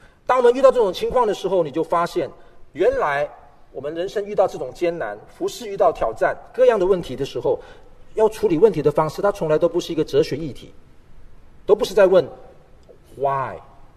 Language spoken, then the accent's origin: Chinese; East Malaysia, Malaysia; 因为我从小是在乡村长大，我确实是一个三八小孩，我在东马来西亚的乡村的里边